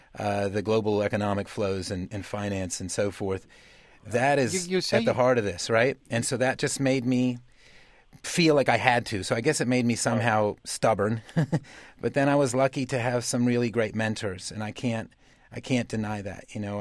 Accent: Virginia, United States; I can throw on a heavy-duty Southern accent. I grew up in Virginia, in Appalachia. I was a champion bluegrass fiddler.

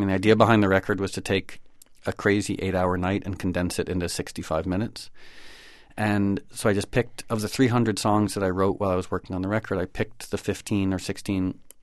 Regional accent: Connecticut, United States; also born or lived in Harlem, New York; now in New York, United States; And I was born here in Manhattan, or I was born in Harlem, actually. And I grew up in Connecticut and moved back to the city around 88 or 89.

